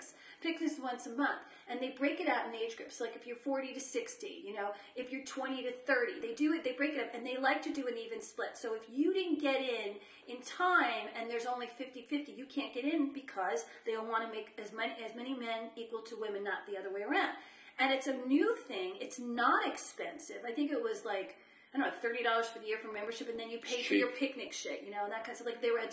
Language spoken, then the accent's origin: English; New Jersey, United States; Where I grew up in New Jersey